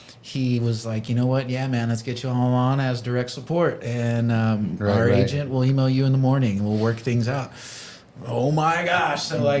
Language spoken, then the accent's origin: English; Texas, United States; You know, we're from Texas, so if any Texas dates may be available, we'd be grateful for an opportunity.